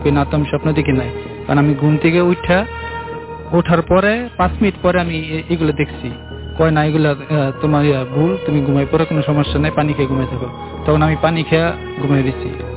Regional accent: Gazipur, Dhaka Division, Bangladesh; আমি এসেছি কোকাকোলা থেকে, আমার বাড়ি হলো গাজীপুর। আমি আগে একটা ঢাকার একটি জায়গাতে থাকতাম

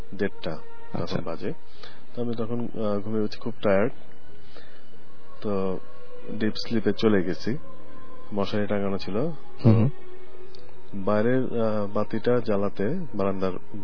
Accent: Mymensingh, Mymensingh Division, Bangladesh; born there; আমি এর আগে 5 বছর আগে আমি যেখানে থাকতাম ময়মনসিংহে আমার জন্মস্থান

